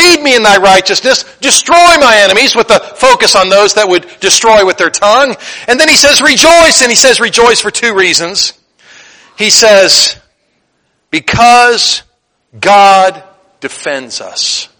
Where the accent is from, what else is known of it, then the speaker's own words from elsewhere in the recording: Kentucky, United States; We're from Kentucky.